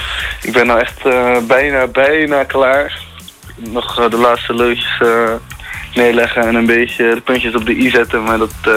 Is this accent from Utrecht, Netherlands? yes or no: no; Rotterdam, South Holland, Netherlands; Dat zijn wijkcodes van de buurt waar ik vandaan kom.